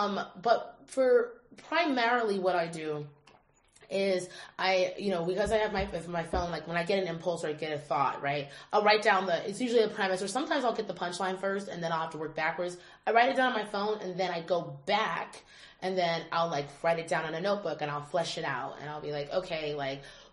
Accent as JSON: {"language": "English", "region": "Virginia", "country": "United States", "said": "I'm from Northern Virginia by D.C."}